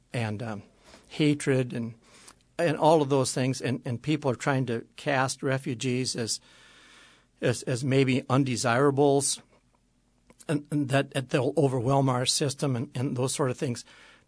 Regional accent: United States; the people I grew up with in Wells County, the evangelical Christians

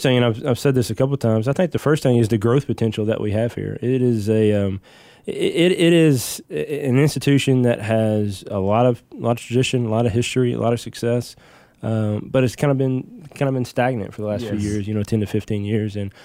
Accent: Mayfield, Kentucky, United States; Yeah, no, I'm originally from Mayfield, Kentucky. Was born and raised in western Kentucky, and it's a little small town there, about 20 minutes south of Paducah near Murray State University.

